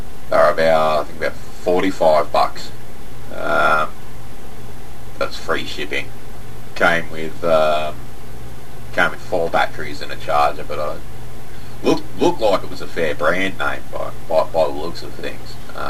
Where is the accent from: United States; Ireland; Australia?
Australia; and I'm from Australia.